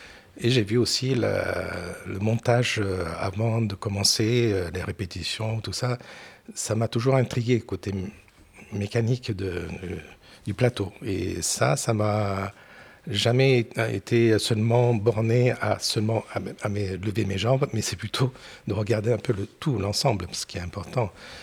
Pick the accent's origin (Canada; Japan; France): Japan; Tokyo; French is a second language; Parce que quand j'étais ado à Tokyo, c'était comme ça.